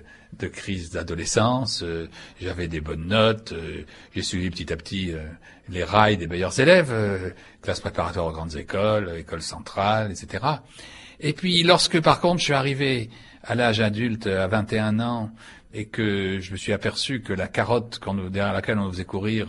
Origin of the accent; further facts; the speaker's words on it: Madagascar; born there; also born or lived in Saint-Pierre-et-Miquelon / Cameroon; C'est ce qu'il a amené à Madagascar, où je suis né, à Saint-Pierre-et-Miquelon, au Cameroun, on a failli aller à Tahiti aussi.